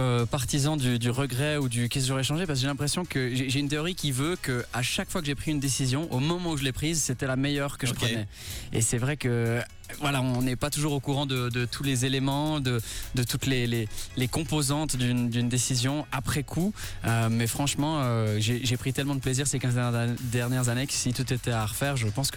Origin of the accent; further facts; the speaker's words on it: Switzerland; c'est où je suis né, j'ai grandi en Suisse. C'est un pays où il y a toutes mes attaches.